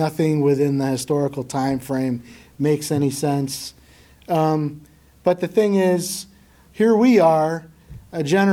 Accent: Pennsylvania, United States; I'm not originally from Michigan. When I grew up, I grew up in Pennsylvania.

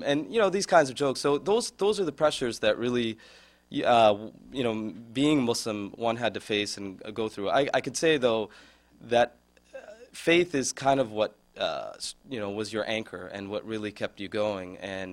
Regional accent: Detroit, Michigan, United States; I grew up in Detroit for about till 7 years old, and that was an interesting time.

